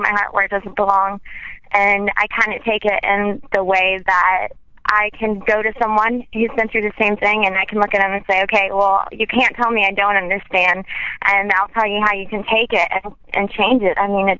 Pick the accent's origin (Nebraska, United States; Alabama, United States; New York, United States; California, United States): California, United States; I'm from California. You know how it is, equal respect.